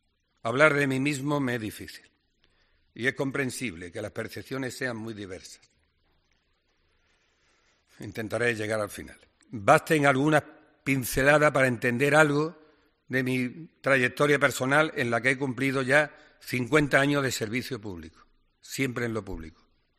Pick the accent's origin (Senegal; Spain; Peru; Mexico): Spain; Medina Sidonia, Andalusia; also born or lived in Cádiz; En mi pueblo natal, Medina Sidonia, al que hoy le reitero mi cariño, nací en una familia de cuatro hermanos, adquirí mi primera experiencia de vivir en la sencillez y naturalidad de la vida de los pueblos